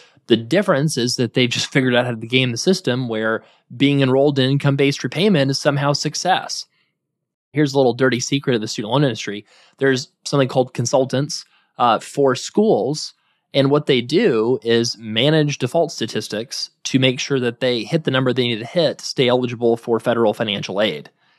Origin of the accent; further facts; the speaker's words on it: North Carolina, United States; So, for example, I'm going to use my home state of North Carolina as an example.